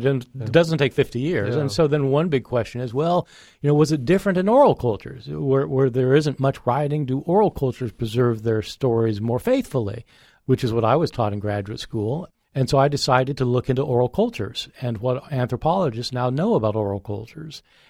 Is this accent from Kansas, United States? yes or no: yes; Kansas, United States; I grew up in Kansas. I was a good Kansas boy, and became a very committed Christian